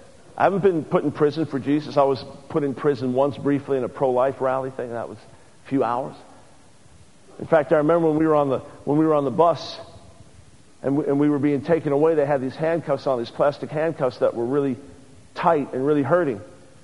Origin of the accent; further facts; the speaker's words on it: United States; before God because I'm a rich American.